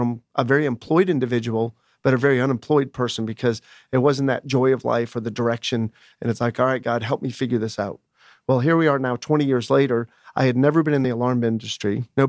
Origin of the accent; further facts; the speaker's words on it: Boston, Massachusetts, United States; I grew up in the Boston, Massachusetts area.